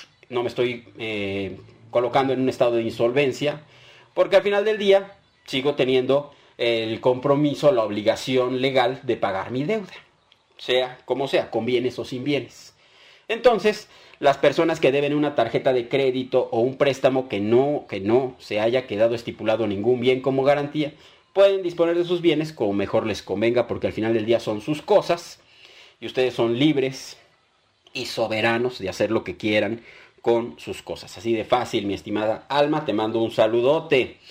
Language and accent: Spanish; Mexico; También nosotros como mexicanos tenemos un compromiso con el país